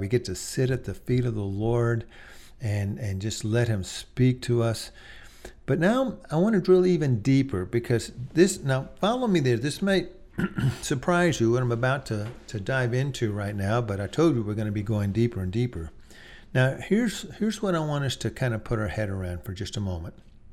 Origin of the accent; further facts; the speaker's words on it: Austin, Texas, United States; I was born and raised in Austin, Texas. Hook 'em horns, go Longhorns, all that.